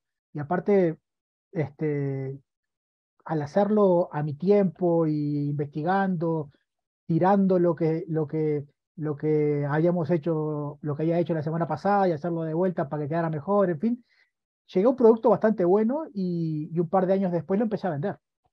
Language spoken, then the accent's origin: Spanish; Uruguay; moved away as an adult; also born or lived in Bogotá; now in Medellín, Colombia; Yo soy de origen uruguayo. Okay, tengo 40 y poquitos años y estoy viviendo en Colombia desde hace como 13. Vivo en Medellín, aunque estuve un tiempo viviendo en Bogotá.